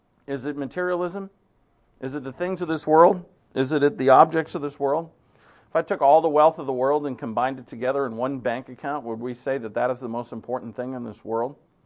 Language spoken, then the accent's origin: English; Providence, Rhode Island, United States; I remember there was a beautiful and bless the sacrament church on Academy Avenue in Providence, Rhode Island. That's the church that I grew up in.